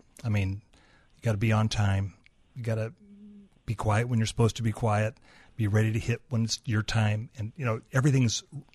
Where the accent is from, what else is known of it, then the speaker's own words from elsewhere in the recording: San Francisco, California, United States; Because, of course, I grew up in San Francisco watching the Giants and watching him as a rookie.